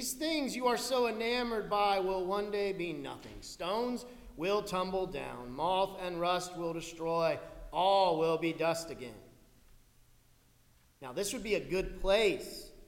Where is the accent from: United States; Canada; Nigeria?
Canada; Alberta; American, they asked me? No. I'm from Alberta.